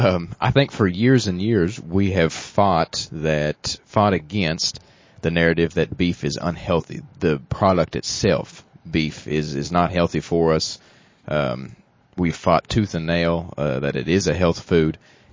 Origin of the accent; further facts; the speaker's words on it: Kentucky, United States; now in Frankfort, United States; grew up in Fleming County, born and raised in Fleming County. Graduated from high school there